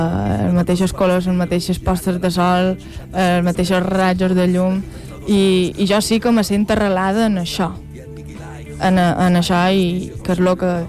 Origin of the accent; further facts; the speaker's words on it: Valldemossa, Balearic Islands, Spain; Soc de Vall de Mossa, he viscut sempre...